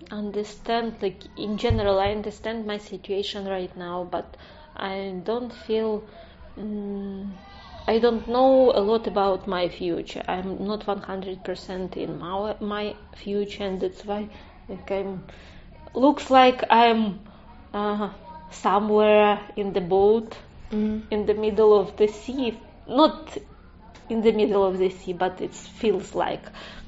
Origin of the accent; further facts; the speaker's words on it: Ukraine; English is a second language; I'm from Ukraine right now. Yes, I'm from Ukraine, originally from Ukraine.